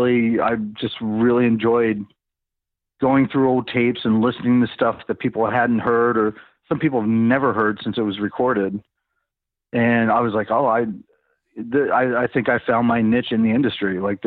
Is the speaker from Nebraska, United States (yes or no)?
no; Maryland, United States; I'm originally from Maryland, and I really wanted to be a session guitar player.